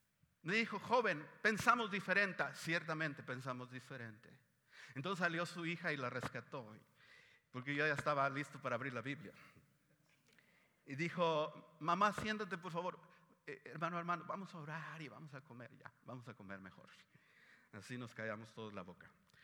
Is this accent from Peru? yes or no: no; Mexico; pues yo soy mexicano, señora, soy de México.